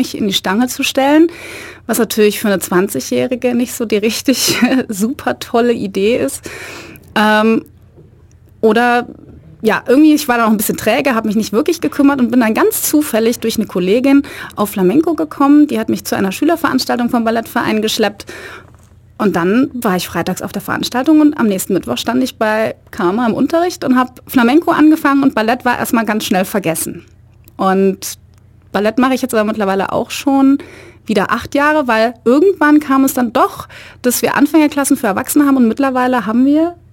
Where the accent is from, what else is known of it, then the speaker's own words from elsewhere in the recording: Düsseldorf, North Rhine-Westphalia, Germany; now in Ulm, Germany; Ich bin nicht in Ulm geboren, ich komme aus Düsseldorf und bin dann nach meiner Ausbildung nach Ulm gekommen